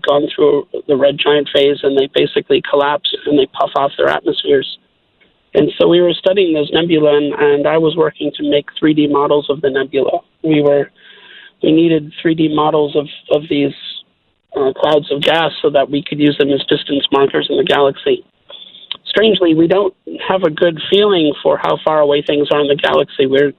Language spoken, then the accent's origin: English; Wisconsin, United States; moved away as an adult; I grew up in Wisconsin, and I moved to Montana in the fall of 1988.